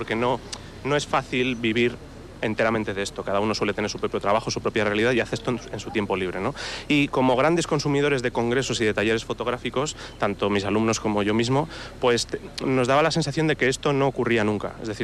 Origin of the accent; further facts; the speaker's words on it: Madrid, Community of Madrid, Spain; moved away; Llevo aquí viviendo 6 años, yo soy de Madrid y desde que he venido